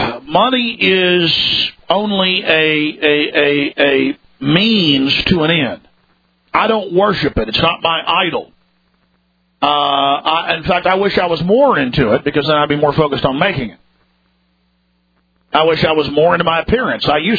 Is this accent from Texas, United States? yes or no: yes; Dallas, Texas, United States; You know, I grew up in Dallas, Texas, around a lot of the big, fancy preachers.